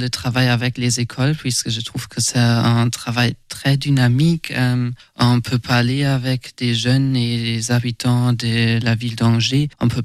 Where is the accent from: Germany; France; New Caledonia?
Germany; accent: German; French is a second language; on commence beaucoup de conversations ici puisque j'ai un accent allemand, tout le monde l'écoute.